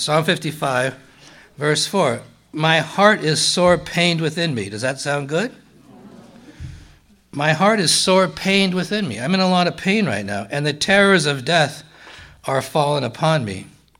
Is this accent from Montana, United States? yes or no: yes; Montana, United States; I always think about, I'm from Montana, so I'm going back to Montana